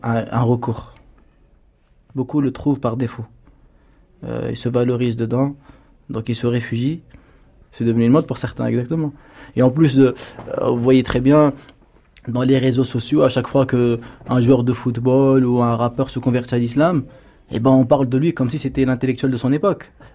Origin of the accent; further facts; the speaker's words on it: Argenteuil, Île-de-France, France; né le 27 juillet 1987. Donc j'ai grandi à Argenteuil.